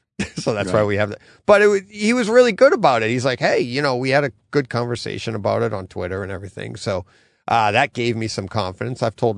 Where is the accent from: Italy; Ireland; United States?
United States; Boston, Massachusetts; accent: Boston; that's my Boston accent, wicked nervous.